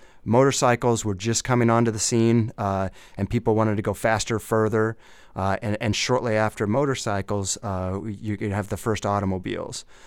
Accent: Peoria, Illinois, United States; I grew up near the Peoria area, and I didn't even really know there was a significant bicycle history.

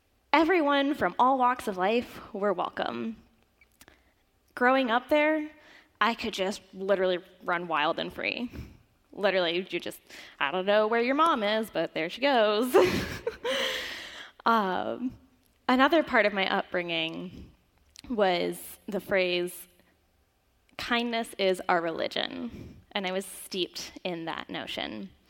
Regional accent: Sebastian, Florida, United States; It was in the small town of Sebastian, Florida, that I was born and raised on an ashram

